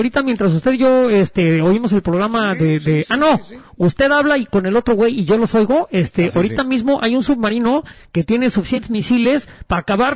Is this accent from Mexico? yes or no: yes; Mexico City, Mexico; also born or lived in London / Chicago; y soy de la Ciudad de México